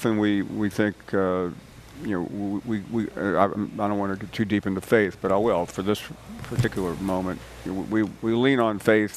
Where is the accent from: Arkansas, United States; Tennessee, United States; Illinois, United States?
Tennessee, United States; Yeah, I grew up in Tennessee, and every kid I knew wanted to be the starting quarterback at Tennessee.